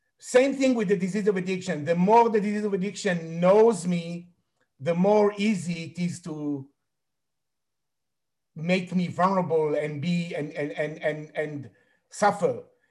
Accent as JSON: {"language": "English", "town": "Tel Aviv", "region": "Tel Aviv District", "country": "Israel", "said": "So I'm coming from Tel Aviv, Israel"}